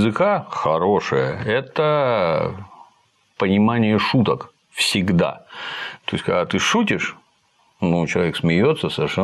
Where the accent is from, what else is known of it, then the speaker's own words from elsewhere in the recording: Kirovohrad, Kirovohrad Oblast, Ukraine; а я из Кировограда